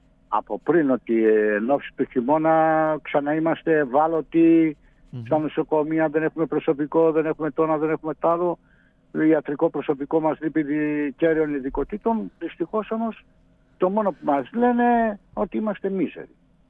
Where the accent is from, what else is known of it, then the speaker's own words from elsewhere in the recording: Greece; σε μια περίοδο που έχουμε μεγάλα οικονομικά προβλήματα ως Έλληνες